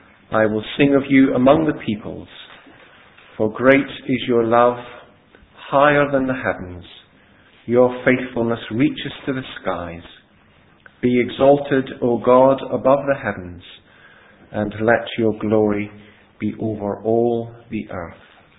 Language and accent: English; Scotland, United Kingdom; He allows me to come even though I'm not a Presbyterian, but I'm a Scotsman.